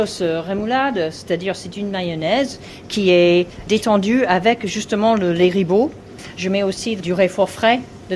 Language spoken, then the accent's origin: French; New York, United States; French is a second language; Moi, je suis de l'État de New York.